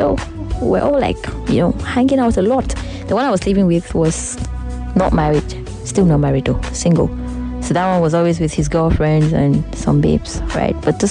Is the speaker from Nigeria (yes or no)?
yes; Nigeria; I mean, as a Nigerian babe now, who doesn't like a whoop?